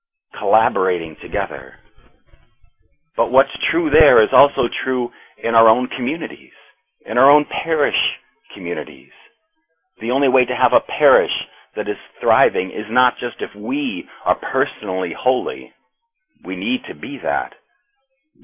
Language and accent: English; United States; I'm an American. Maybe you could tell that from my accent